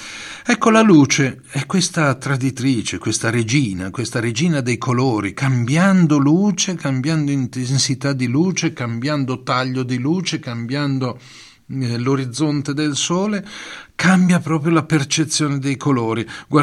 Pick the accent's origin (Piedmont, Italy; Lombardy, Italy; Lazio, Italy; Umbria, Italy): Lombardy, Italy; Milan; E non perché sono milanese, ma vi posso garantire che veramente il cielo di Lombardia è qualcosa di straordinario